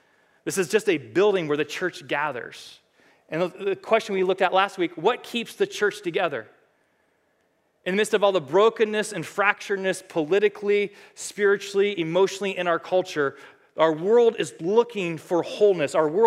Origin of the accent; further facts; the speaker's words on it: Cleveland, Ohio, United States; You know, I grew up in Cleveland, so you buy tickets and they just kept on losing things for decades.